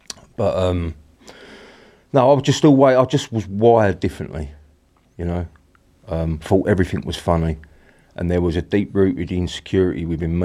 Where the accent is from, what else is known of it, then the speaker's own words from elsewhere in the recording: Barking, London, United Kingdom; Yeah, I'm from Barking originally.